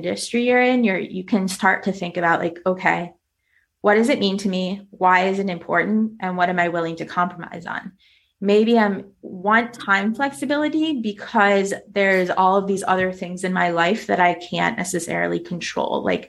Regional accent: United States; now in Spain; I'm a digital nomad. Like, I'm an American currently living in Spain. Like, I've lived in Cape Town, in Vietnam, in Thailand.

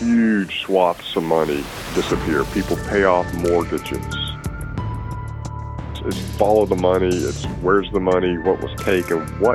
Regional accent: Winston-Salem, North Carolina, United States; I came out of law school. I'm from Winston-Salem. I wanted to live in Raleigh. I wanted to live in Wilmington.

